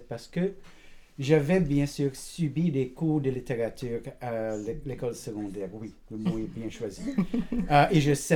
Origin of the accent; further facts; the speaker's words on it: Trinidad & Tobago; French is a second language; moved away as an adult; also born or lived in Toronto; J'ai quitté Trinidad à l'âge de 18 ans pour aller à Toronto. Et je me suis inscrit à l'université. Et bien sûr, je suis allé à Toronto pour apprendre le français.